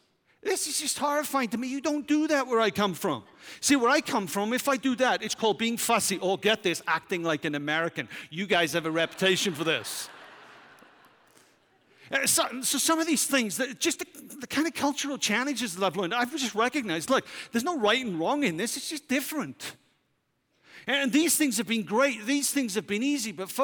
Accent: Wales, United Kingdom; But for me as a Welshman, you just don't do that.

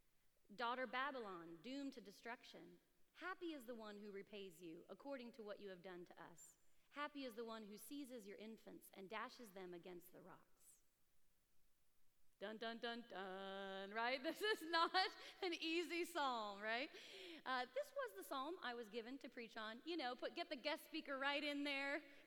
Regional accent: Somalia; also born or lived in Texas / Zambia; I actually started life living overseas. I was born in Texas, but I grew up in East Africa. So we lived in Somalia and Zambia for about 5 years.

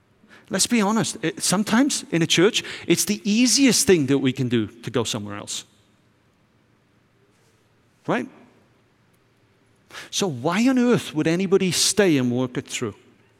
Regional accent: United Kingdom; I'm from Britain

